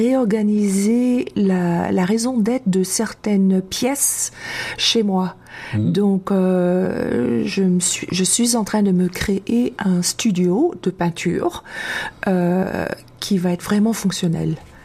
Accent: France; lorsqu'on me demandait aux États-Unis, d'où viens-tu? Je dis, je viens de France.

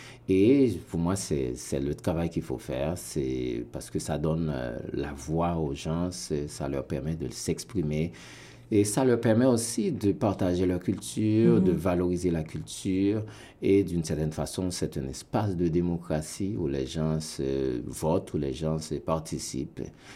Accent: Plaine du Nord, Nord, Haiti; moved away as an adult; also born or lived in Cap-Haïtien / Port-au-Prince; j'ai vécu pendant toute mon enfance, une partie de mon enfance à Plaine du Nord, et puis une partie de mon enfance au Cap-Haïtien.

